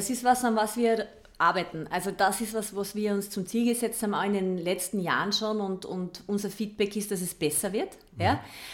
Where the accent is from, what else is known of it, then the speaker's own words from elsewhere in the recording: Carinthia, Austria; now in Vienna, Austria; Also ich bin eine Kärntnerin, ja, und ich, wenn manchmal denke ich mir, wenn ich dann zurückfahre in die Heimat, denke ich mir, oh, was ist da los?